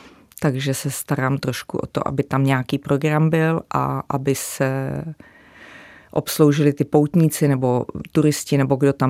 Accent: Dobříš, Central Bohemian Region, Czechia; Já původně pocházím z Dobříše, což je asi 17 kilometrů vedle Příbrami.

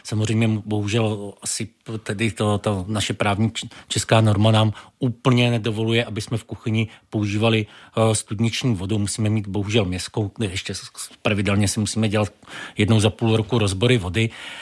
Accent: Bohemia, Czechia; byl jsem naučený z Čech, jak se čistí salát

